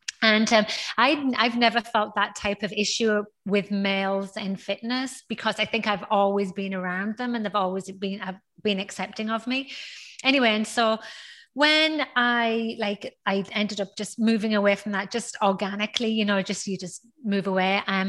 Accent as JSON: {"language": "English", "region": "North East England", "country": "United Kingdom", "tie": "born or raised there", "moved": "yes", "lives_now": "Houston, United States", "said": "But I instead was brought up, I was born in the northeast of England. And so where I am from in the northeast of England is one of those like small towns with not a lot to do."}